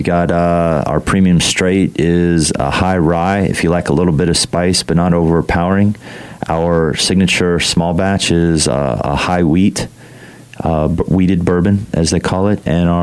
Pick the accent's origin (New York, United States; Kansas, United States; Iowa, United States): Kansas, United States; I'm originally from Kansas, went to high school here, attended and graduated Kansas State University years ago